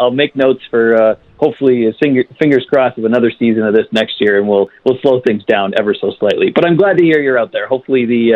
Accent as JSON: {"language": "English", "country": "Canada", "said": "not just being Canadian"}